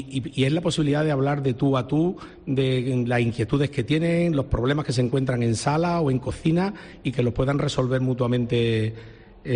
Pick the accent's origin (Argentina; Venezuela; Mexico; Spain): Spain; Córdoba, Andalusia; Los cordobeses, yo soy de Córdoba, somos diferentes a los malagueños, a los sevillanos.